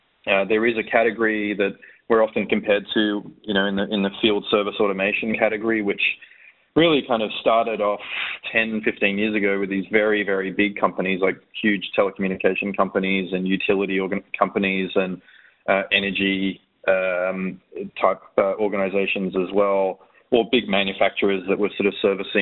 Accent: Australia; accent: Australian; I'm going to have to overcorrect and harden up my Australian accent.

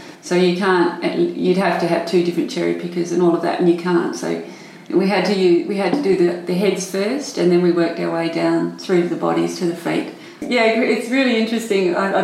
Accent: Warrickbrook, Western Australia, Australia; I'm really, really hell-bent on doing my hometown, which is Warrickbrook in Western Australia, and they have four silos down there.

